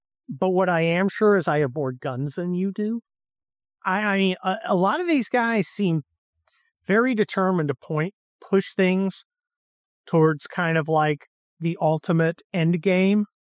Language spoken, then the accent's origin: English; California, United States; Because I'm a Californian and we rate people on the quality of their cars.